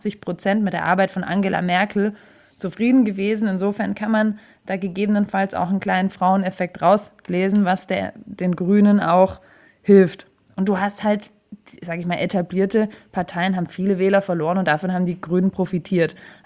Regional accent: Baden-Württemberg, Germany; auch bei uns in Baden-Württemberg

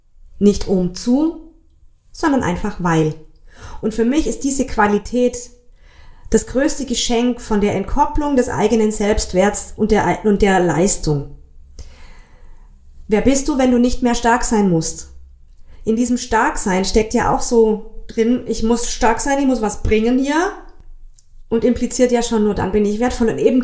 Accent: Baden-Württemberg, Germany; ich komme ja hier aus Schwaben, gell?

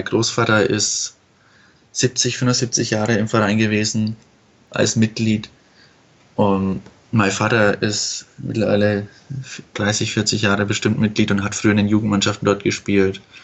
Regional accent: Fürth, Bavaria, Germany; now in Bochum, Germany; ich bin 22, bin aus Fürth und studiere mittlerweile in Bochum.

